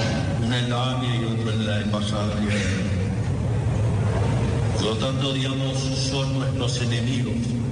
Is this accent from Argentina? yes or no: yes; Argentina; Como argentino